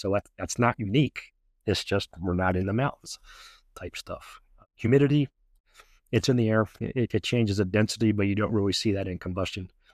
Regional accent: Baltimore, Maryland, United States; I am from Baltimore originally.

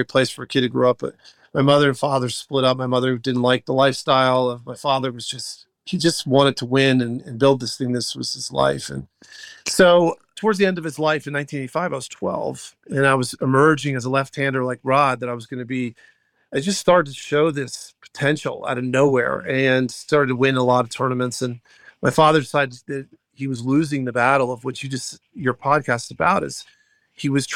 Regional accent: Florida, United States; So I grew up down in South Florida.

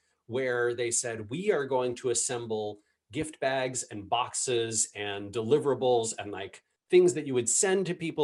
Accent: Seattle, Washington, United States; there's a company that's located here in my hometown called Savor Seattle.

